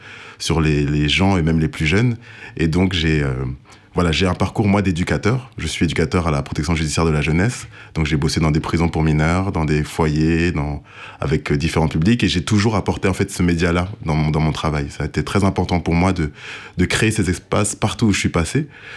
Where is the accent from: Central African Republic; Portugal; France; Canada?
France; born there; Je suis né en France, mais je suis de parents congolais